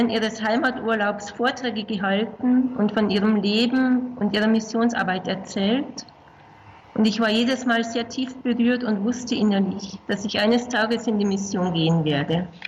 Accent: Isen, Bavaria, Germany; born there; Ich bin 1960 in Isen im Landkreis Erding geboren, in einer gläubigen Familie, als viertes von 6 Kindern.

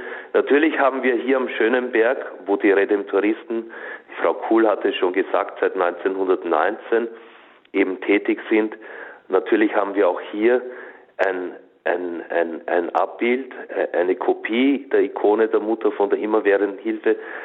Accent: Lower Austria, Austria; now in Germany; ich stamme nicht aus dieser Gegend hier. Ich bin ein gebürtiger Österreicher. Ich stamme aus Niederösterreich. 70 Kilometer nördlich von Wien ist meine Heimat. Bin auch in der Nähe eines Marienwallfahrtsortes aufgewachsen, Maria Dreieichen, im östlichen Waldviertel liegt das.

